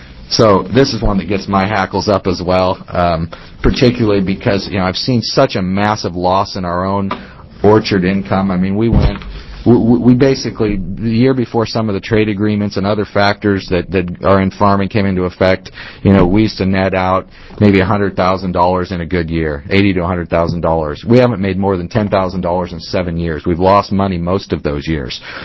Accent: Coos Bay, Oregon, United States; I grew up in Coos Bay.

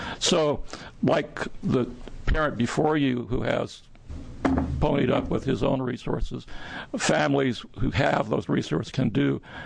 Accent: Forest Grove, Oregon, United States; I'm from Forest Grove.

